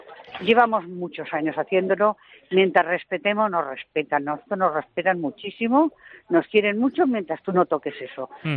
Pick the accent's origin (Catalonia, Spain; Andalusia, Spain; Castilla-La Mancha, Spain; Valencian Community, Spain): Catalonia, Spain; Barcelona; Soy catalana, pero española. Soy española, he nacido en España. Afortunadamente en Cataluña, porque me gusta mi ciudad